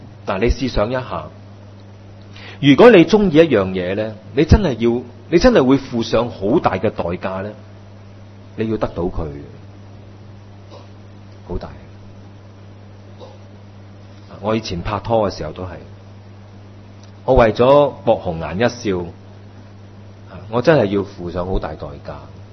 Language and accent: Chinese; Hong Kong; 我们是知识灌输长大的嘛，特别是香港，我们的教育就是这样